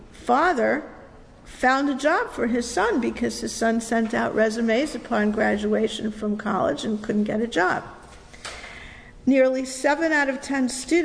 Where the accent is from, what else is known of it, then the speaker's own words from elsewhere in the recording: New York, United States; born there; also born or lived in Florida; I was born in New York, but I've only been here a couple of years, actually 2, and lived in Florida for 32 years.